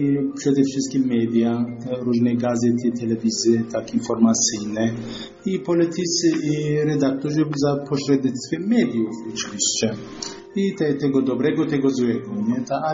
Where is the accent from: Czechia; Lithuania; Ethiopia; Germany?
Ethiopia; now in Poland; jestem lekarzem, pochodzę z Etiopii, czyli jestem Polakiem pochodzenia etiopskiego.